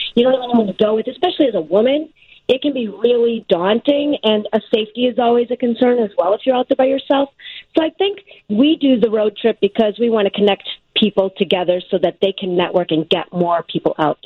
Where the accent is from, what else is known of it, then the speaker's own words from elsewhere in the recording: Midwest, United States; even though I grew up in the Midwest, I don't really like to catch and keep fish.